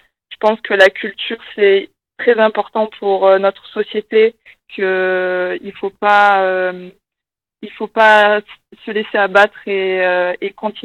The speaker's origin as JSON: {"language": "French", "region": "Southwest France", "country": "France", "accent": "southwestern", "said": "Moi, je suis originaire du sud-ouest, c'est pour ça que j'ai un petit accent qui chante, qui revient de temps en temps."}